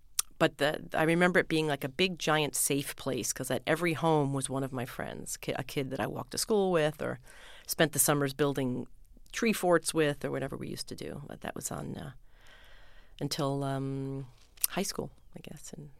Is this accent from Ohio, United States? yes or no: no; West Islip, New York, United States; Well, I grew up on the South Shore originally, down in West Islip. And the neighborhood was all kids my age.